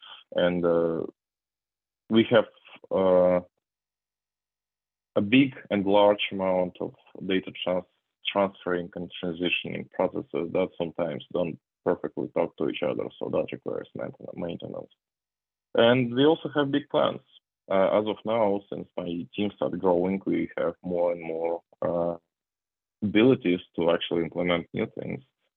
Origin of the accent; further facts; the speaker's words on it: Moscow, Russia; English is a second language; I came from Russia, from Moscow.